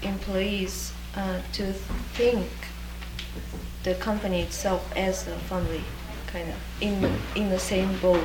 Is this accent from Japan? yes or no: yes; Japan; English is a second language; now in United States; I think it's because I can look at my home country objectively from the outside.